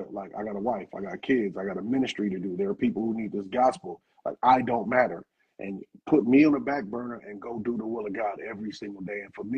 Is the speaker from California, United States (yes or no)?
yes; Riverside, California, United States; I come from Riverside, California. We have a 99.9% conviction rate, right?